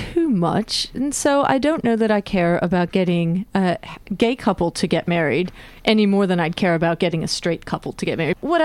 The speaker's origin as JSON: {"language": "English", "country": "New Zealand", "tie": "born or raised there", "said": "New Zealand, Aotearoa, my hometown."}